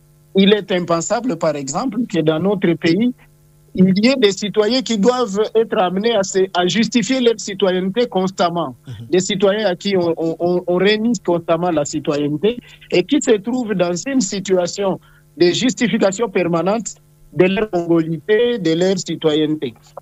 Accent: DR Congo; Ce qui fait que je suis Congolais, ce n'est pas tant mon appartenance à une tribu ou à une langue donnée.

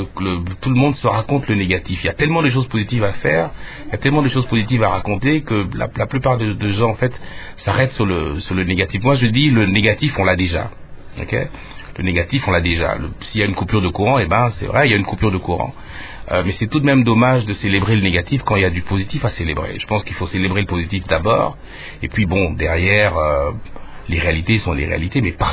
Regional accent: Kinshasa, DR Congo; moi j'ai grandi à Kin

